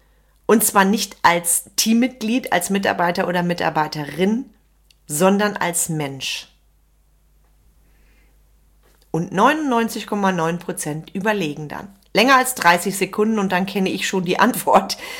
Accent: North Rhine-Westphalia, Germany; Bei uns im Sauerland sagt man also gern, das sind Leute, die die Arbeit sehen.

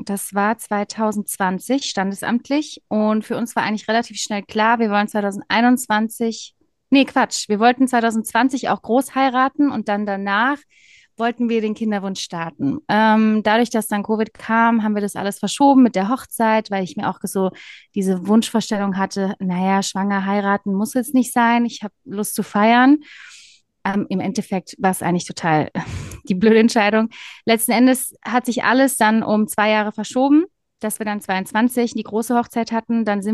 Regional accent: Mannheim, Baden-Württemberg, Germany; Ich komme aus Mannheim, lebe auch in Mannheim

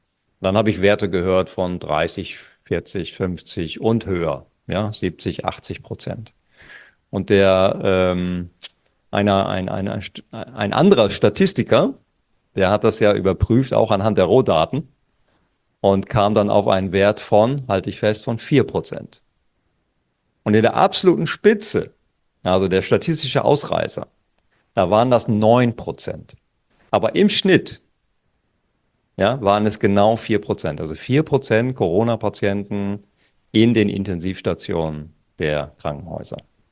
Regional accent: North Sea coast, Germany; wir hatten zum Beispiel an der Küste, wo ich herkomme, an der Nordseeküste

